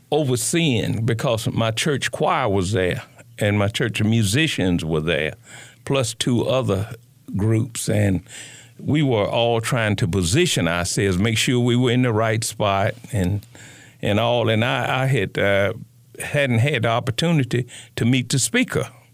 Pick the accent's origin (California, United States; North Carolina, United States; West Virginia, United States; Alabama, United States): North Carolina, United States; Chapel Hill; My life being born and raised in Chapel Hill, my total life from the high school days